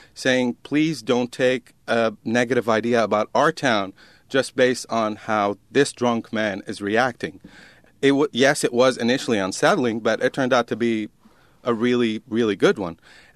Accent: Lebanon; I said, I'm from Lebanon.

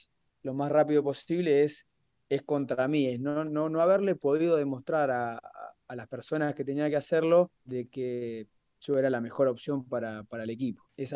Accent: Santa Fe, Argentina; Soy muy santafesino.

